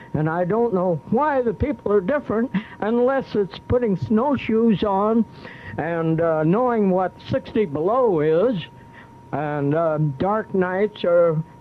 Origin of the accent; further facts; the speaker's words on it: United States; every day I'm more thankful that I'm American